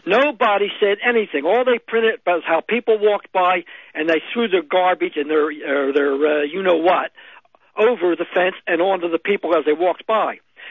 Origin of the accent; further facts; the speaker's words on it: Philadelphia, Pennsylvania, United States; I come from Philadelphia, and I lived within 20 blocks of that.